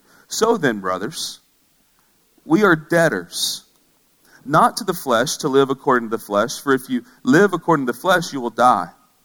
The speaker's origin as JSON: {"language": "English", "region": "Alabama", "country": "United States", "tie": "born or raised there", "said": "You know, so I grew up in Alabama, and my kids were born in North Carolina"}